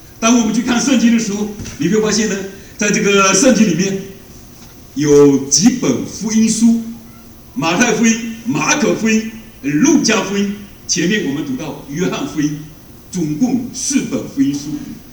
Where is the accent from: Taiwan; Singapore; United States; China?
China; Fujian; born there; 我出生在福建的农村，当时哈，在农村里面，你改变自己命运的唯一的方式就是考大学。